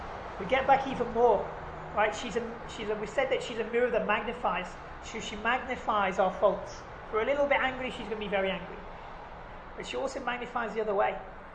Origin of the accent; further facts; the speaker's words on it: England, United Kingdom; We're English, so you make each other cups of tea in England.